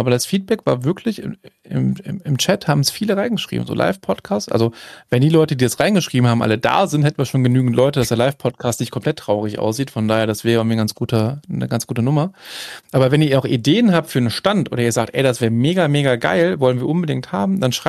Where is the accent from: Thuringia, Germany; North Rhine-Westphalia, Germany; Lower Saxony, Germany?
North Rhine-Westphalia, Germany; Düsseldorf; Ich komme aus Düsseldorf.